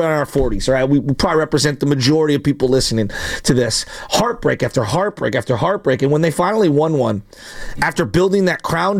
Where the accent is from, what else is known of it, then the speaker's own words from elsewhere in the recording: San Francisco, California, United States; I grew up near Candlestick.